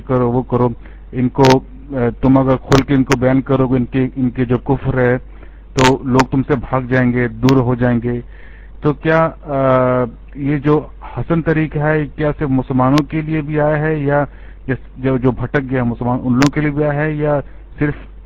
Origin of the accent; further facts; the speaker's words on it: India; moved away; میں انڈیا سے تعلق رکھتا ہوں اور آپ کے کیسٹ سے کافی سنا تھا میں انڈیا میں جب تھا موجود وہاں پر